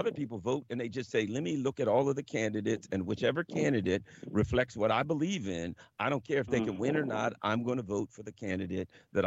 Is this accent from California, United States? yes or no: no; Glen Burnie, Maryland, United States; I grew up in Glen Burnie, Pasadena.